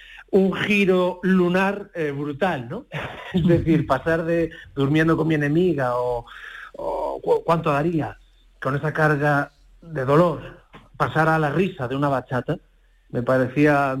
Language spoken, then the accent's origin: Spanish; Galicia, Spain; A ver, yo soy un gallego emigrante, uno más, y encima me dedico a la música.